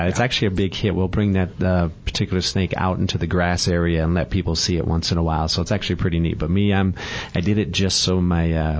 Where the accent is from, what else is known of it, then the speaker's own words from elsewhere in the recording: Michigan, United States; I'm from Michigan, so that's, you know